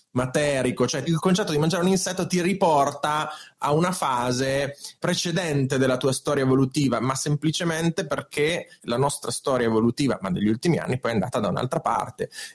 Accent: Marche, Italy; Io poi sono marchigiano

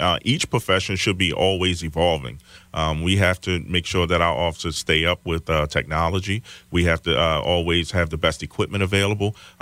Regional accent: Baltimore, Maryland, United States; well, I grew up in West Baltimore.

